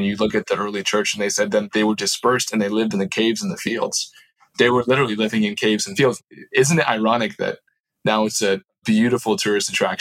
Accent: Istanbul, Turkey; also born or lived in Wrightwood, United States; So I was born in the Sierra Mountains above Orange County. So Wrightwood, overlooking Mojave, Palmdale area, and moved to Istanbul, Turkey when I was two.

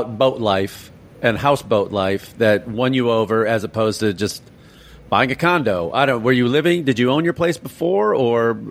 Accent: Chicago, Illinois, United States; Well, I'm from Chicago originally, and I've been to Toronto.

